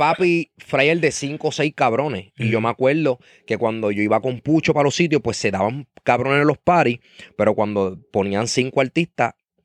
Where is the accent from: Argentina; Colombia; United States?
United States; born there; yo hablo inglés porque yo nací en Estados Unidos